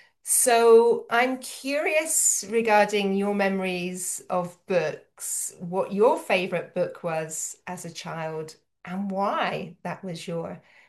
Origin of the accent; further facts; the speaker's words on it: United Kingdom; And I, being a Brit also